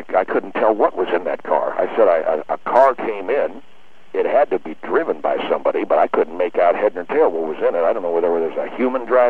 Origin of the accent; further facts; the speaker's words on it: Seattle, Washington, United States; I grew up in Seattle, Washington.